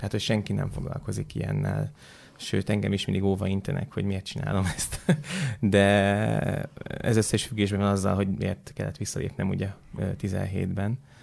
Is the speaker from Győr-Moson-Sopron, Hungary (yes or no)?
yes; Győr, Győr-Moson-Sopron, Hungary; born there; Győrben születtem. Családom az ugye Vas megyei őrségi.